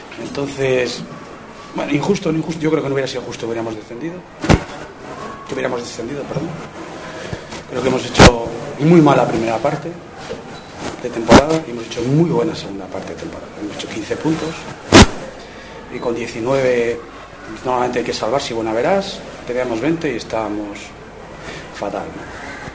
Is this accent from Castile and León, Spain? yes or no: yes; Valladolid, Castile and León, Spain; Soy de Valladolid, ¿no? Si soy de Valladolid, hoy nos hemos dado cuenta que es muy importante.